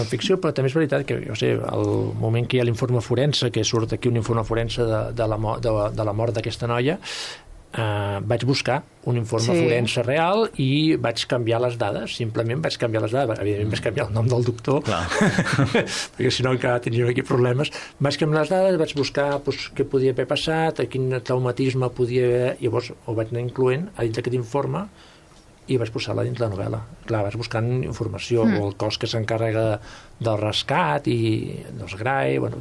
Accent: Barcelona, Catalonia, Spain; És Barcelona, perquè soc de Barcelona, nascut a Barcelona, i clar, conec una mica els barris d'allà

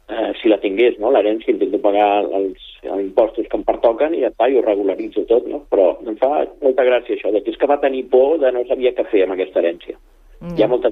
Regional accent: Catalonia, Spain; Això ho sabem tots els que som catalans.

